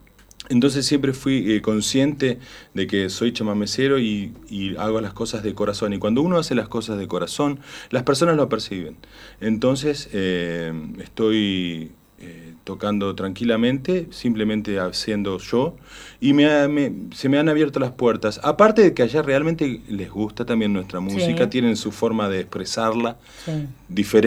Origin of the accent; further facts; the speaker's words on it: Buenos Aires, Argentina; born there; Si bien soy nacido en Buenos Aires, en Capital Federal, mi mamá es nacida aquí. Mi papá es de Perugorría